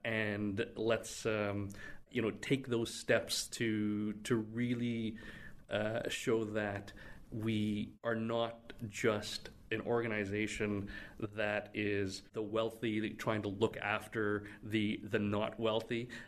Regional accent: Canada; being a member of the East Indian community in the city, but being born and raised in Canada

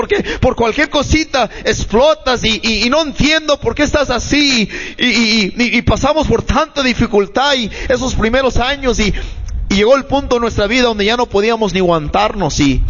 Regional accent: Los Angeles, California, United States; Y yo soy de Los Ángeles, yo nací en Los Ángeles y estábamos ahí en el este de Los Ángeles. Esa área es reconocida por los pandillas.

